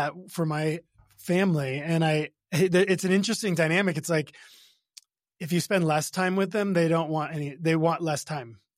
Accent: West Coast, United States; But we're from the West Coast, so we would have had to buy a lot of plane tickets.

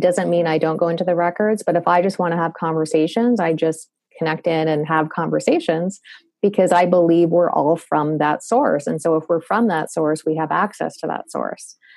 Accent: Canada; accent: Canadian; I just heard my Canadian accent there.

